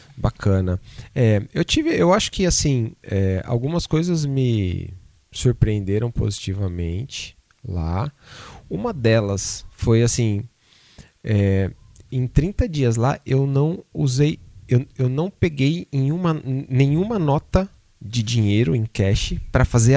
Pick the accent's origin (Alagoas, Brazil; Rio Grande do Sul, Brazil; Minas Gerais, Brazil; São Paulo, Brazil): São Paulo, Brazil; Guarulhos; A gente é de Guarulhos, que não é uma cidade grande